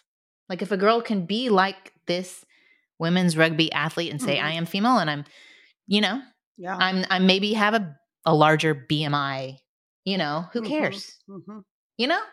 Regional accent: Indianapolis, Indiana, United States; And I'm from Indianapolis.

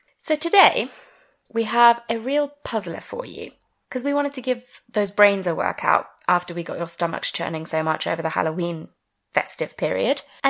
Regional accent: United Kingdom; And I know we're British, but still.

